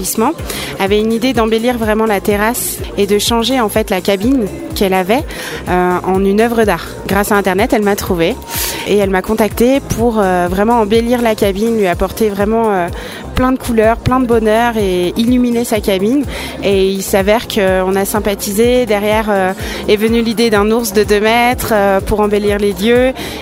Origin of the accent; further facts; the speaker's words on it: Auvergne-Rhône-Alpes, France; la montagne c'est ma vie, je suis savoyarde, je suis née en Savoie.